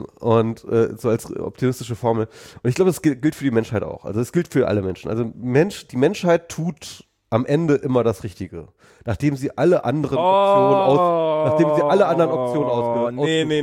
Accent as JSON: {"language": "German", "region": "Lower Saxony", "country": "Germany", "said": "bei uns in Niedersachsen haben wir immer gesagt, der große Krischern"}